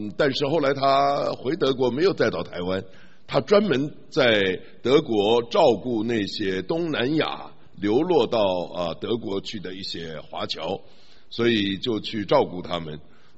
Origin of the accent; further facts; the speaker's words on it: Beijing, China; now in Taiwan; 所以我迫不及待的就带着我太太回到北京去。她从来没去过中国大陆，她是土生土长的台湾同胞了啊。那么我找到我自己的家，但是都已经拆了